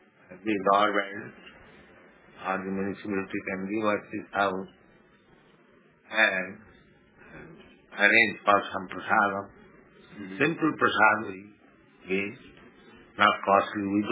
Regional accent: India; now in United States; I came from India alone. Now I have got so many followers.

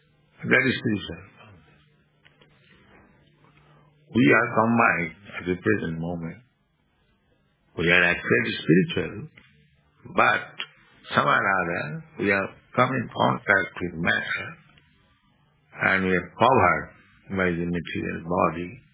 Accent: India; Now just like you are Canadian, I am Indian.

